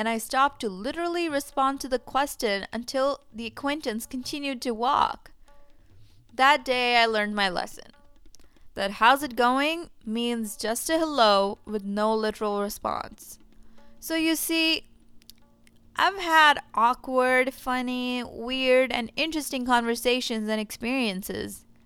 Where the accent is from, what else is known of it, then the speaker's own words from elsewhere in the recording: India; I'm from India.